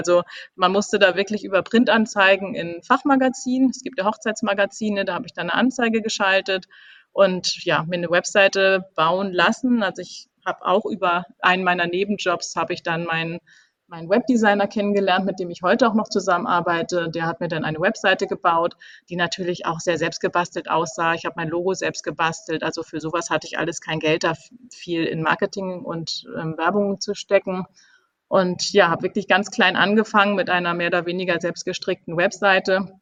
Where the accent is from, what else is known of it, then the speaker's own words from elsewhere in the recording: Kiel, Schleswig-Holstein, Germany; now in Hamburg, Germany; Also ich war Teamlead und bin dann darüber nach Hamburg gekommen, also ich komme eigentlich aus Kiel.